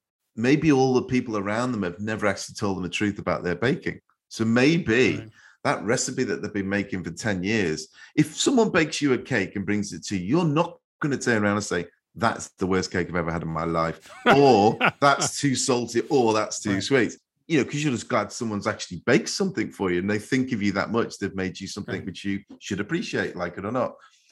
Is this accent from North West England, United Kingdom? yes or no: yes; Liverpool, North West England, United Kingdom; And where I grew up in Liverpool, in our chip shops, our fish and chip shops, you used to get